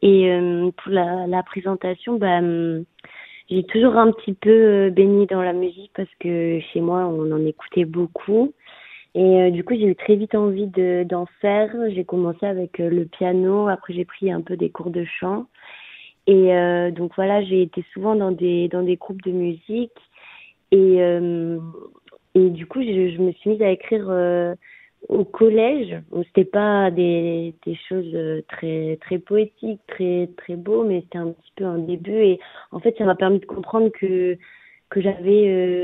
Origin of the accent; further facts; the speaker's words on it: Auvergne-Rhône-Alpes, France; born there; now in Montpellier, France; je suis née en Haute-Loire et je suis venue à Montpellier pour faire mes études.